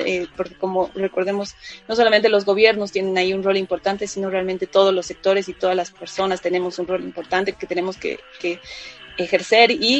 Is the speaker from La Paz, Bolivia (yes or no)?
yes; La Paz, Bolivia; moved away as an adult; Yo soy de La Paz. Soy mamá de dos niñas.